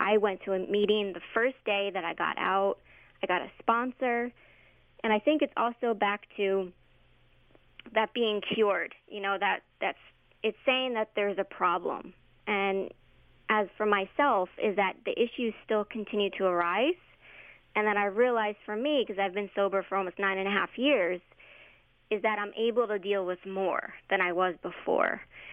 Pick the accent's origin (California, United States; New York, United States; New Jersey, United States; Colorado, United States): New Jersey, United States; now in Gainesville, United States; like I said, I'm from New Jersey, and I decided to stay around here. I actually moved to Gainesville, Florida